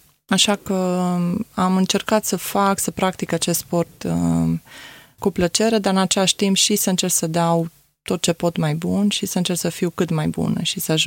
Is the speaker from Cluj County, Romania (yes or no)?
yes; Cluj-Napoca, Cluj County, Romania; Am copilărit acolo, am făcut școală în Cluj-Napoca, m-am apucat și de sport în Cluj, deci pot să zic că mare parte din viața mea am fost trăită în Cluj.